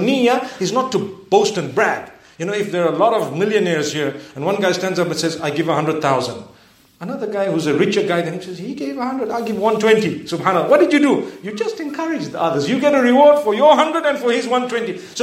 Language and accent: English; Pakistan; I come from Pakistan. We don't ever say that.